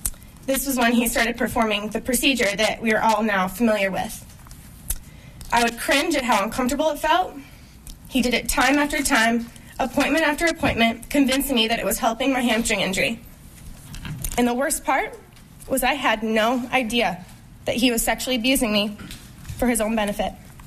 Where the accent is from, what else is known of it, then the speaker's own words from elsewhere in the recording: Lansing, Michigan, United States; I started seeing Larry Nassar at the age of 8, right here in my hometown of Lansing.